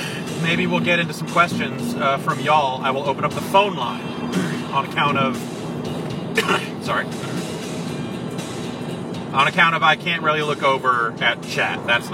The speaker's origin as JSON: {"language": "English", "town": "Petaluma", "region": "California", "country": "United States", "tie": "born or raised there", "said": "It's summertime, so that means the fair is coming back to Petaluma, my hometown"}